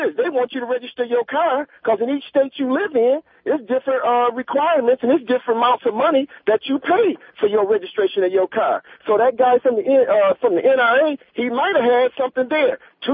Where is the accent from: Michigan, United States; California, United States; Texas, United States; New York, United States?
Michigan, United States; Flint; and I'm from Flint, Michigan, home of the sit-downers, blue-collar all the way, and there's so much death and destruction happening in Flint, Michigan every week, and Detroit.